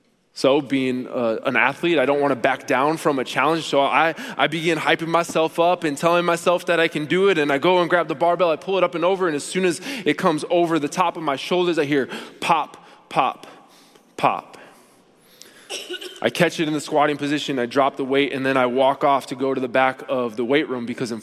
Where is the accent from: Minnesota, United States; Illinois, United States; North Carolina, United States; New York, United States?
Minnesota, United States; Minnetonka; I grew up in Minnetonka, and so I knew that the culture growing up